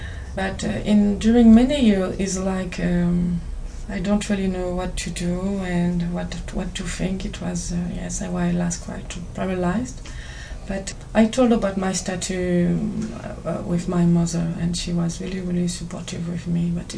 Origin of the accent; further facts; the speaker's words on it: France; English is a second language; I come from France. I'm living in Paris.